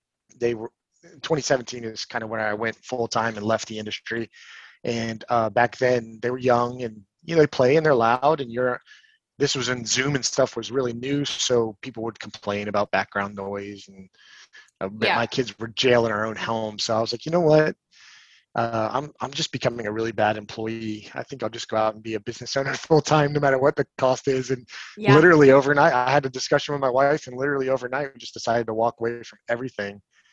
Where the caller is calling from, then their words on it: Lakeland, Florida, United States; I am based out of Lakeland, Florida. So I'm right between Tampa and Orlando and just about 30 minutes from Mickey Mouse Land.